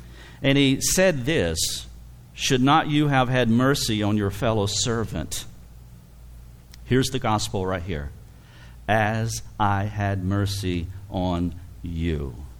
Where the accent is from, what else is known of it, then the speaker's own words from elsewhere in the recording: the South, United States; But my southern, you know, I'm from the South. You probably haven't picked up on that.